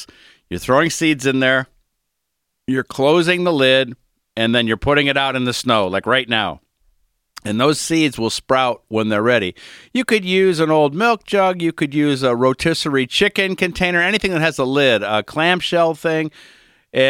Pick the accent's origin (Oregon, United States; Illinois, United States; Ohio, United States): Ohio, United States; Cleveland; I'm from Cleveland. You have to be a Browns fan. You don't stop being a fan of where you grow up.